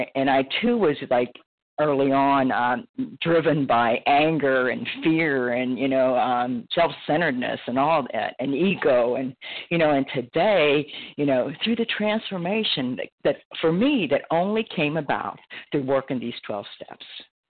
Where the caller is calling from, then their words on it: Florida, United States; recovered compulsive eater, anorexic in Florida.